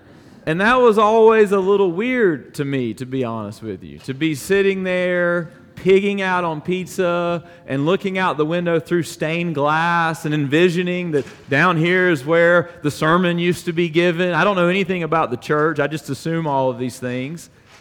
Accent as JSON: {"language": "English", "country": "United States", "said": "And I am fully American, because to be honest with you, that is my favorite food as well."}